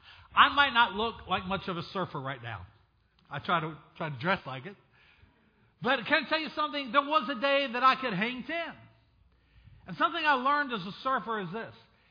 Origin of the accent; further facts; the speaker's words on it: Hampton, Virginia, United States; also born or lived in Hawaii, United States / Cuba; Hampton, Virginia, so we live right near Yorktown Beach and Buckrow Beach in Hampton, Virginia Beach. I was born in Hawaii. My dad was Navy. I lived for 4 years on the island of Cuba because my dad was Navy. And so I grew up a beach boy.